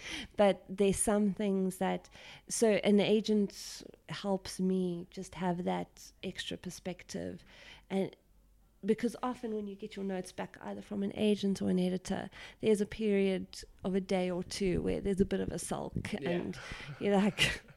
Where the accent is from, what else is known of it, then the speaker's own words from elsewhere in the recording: South Africa; Another thing with me is that being South African, I'll sometimes include things in the plots.